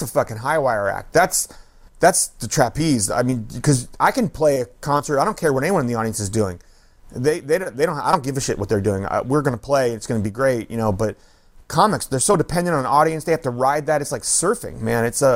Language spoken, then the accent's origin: English; Oakland, California, United States; I grew up in Oakland, man.